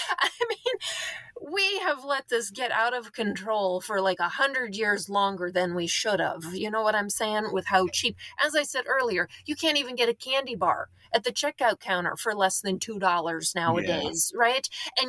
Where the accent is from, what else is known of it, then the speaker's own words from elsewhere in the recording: North Dakota, United States; accent: North Dakota; I'm from a rural area in North Dakota. That's what my accent is for people who are listening.